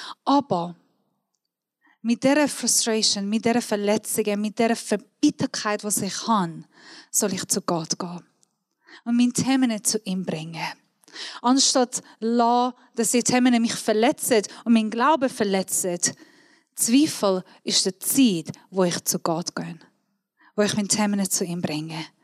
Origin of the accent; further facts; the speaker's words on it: Iran; German is a second language; now in Switzerland; ich komme aus dem Iran, nicht Wallis.